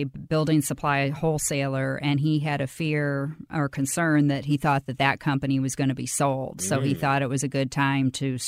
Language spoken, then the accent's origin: English; Springfield, Illinois, United States; Yes, I grew up in Springfield as well.